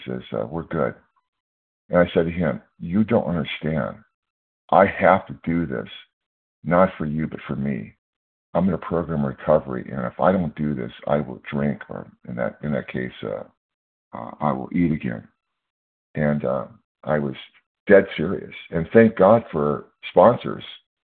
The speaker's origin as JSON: {"language": "English", "region": "California", "country": "United States", "said": "I'm from California."}